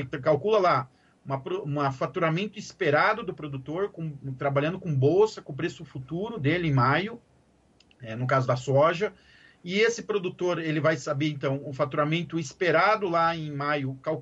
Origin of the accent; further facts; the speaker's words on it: Paraná, Brazil; Eu sou do Paraná, é mais fácil lembrar o número às vezes